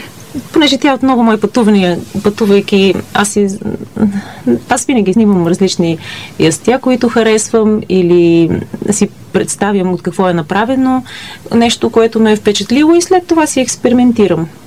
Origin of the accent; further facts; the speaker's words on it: Dimovo, Vidin Province, Bulgaria; also born or lived in Vratsa; Аз съм израсла в Северо-Западна България. В Димово съм ходила до 8-ми клас, след това във Враца.